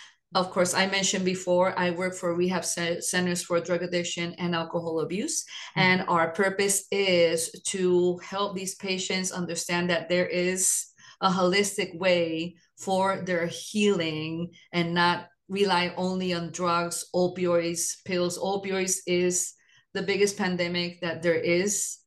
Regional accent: Puerto Rico; I am fully bilingual. I speak Spanish. I'm from Puerto Rico.

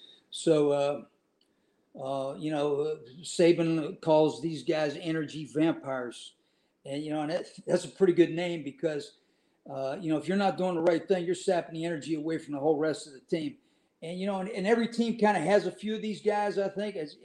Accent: West Virginia, United States; I'm from West Virginia, Pennsylvania area. You know, both my grandfathers were coal miners.

